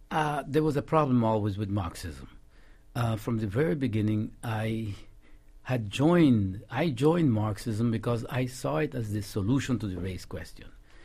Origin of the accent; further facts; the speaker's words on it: Cuba; English is a second language; now in United States; And I said, you know, I'm from Cuba. You know, I explained to them that I was from Cuba.